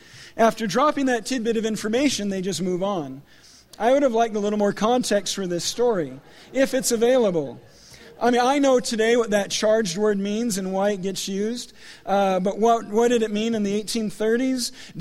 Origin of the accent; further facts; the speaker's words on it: Provo, Utah, United States; I grew up in Provo